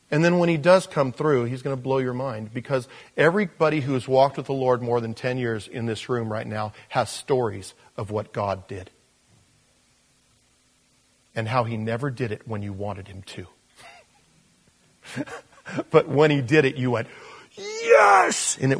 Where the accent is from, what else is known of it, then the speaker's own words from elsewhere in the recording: Porterville, California, United States; I think about my hometown, Porterville, California. I know I'd just be a big failure there. Why? Everybody saw me grow up there.